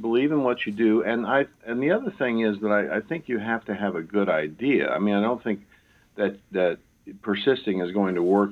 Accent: Appalachia, United States; I'm actually from Appalachia, but I'm from this part of the country, and it's where I was the most comfortable.

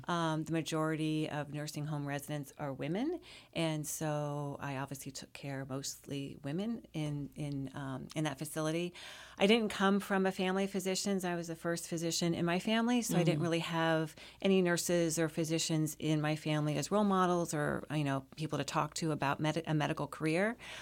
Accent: Indiana, United States; So as you said, I grew up in Indiana. My first job, I was 12 years old, and I was a corn detassler.

